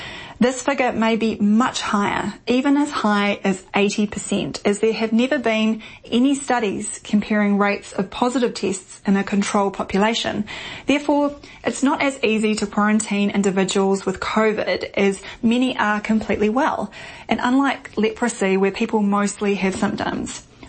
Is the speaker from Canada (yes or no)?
no; New Zealand; let me tell you about what is going on in my home country, New Zealand.